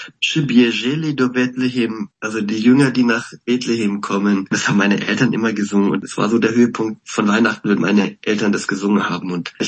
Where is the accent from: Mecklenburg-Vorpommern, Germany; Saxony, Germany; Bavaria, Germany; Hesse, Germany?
Bavaria, Germany; born there; Und als sie fertig waren, Polen zu sein, sind sie nach Bayern gekommen, wo ich dann erst geboren wurde